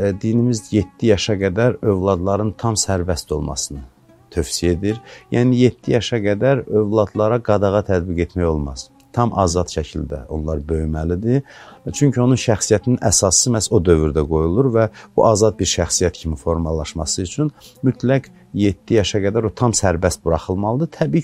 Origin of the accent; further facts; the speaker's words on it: Baku, Azerbaijan; 1974-cü ildə Bakıda anadan olmuşam. Orta məktəbi 189 sayılı məktəbdə oxumuşam, orta təhsilini orada almışam.